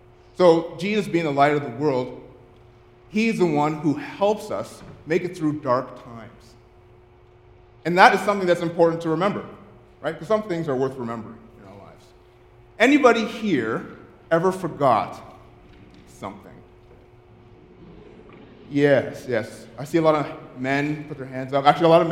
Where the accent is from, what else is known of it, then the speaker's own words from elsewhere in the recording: Ottawa, Ontario, Canada; Now, I grew up in the Ottawa area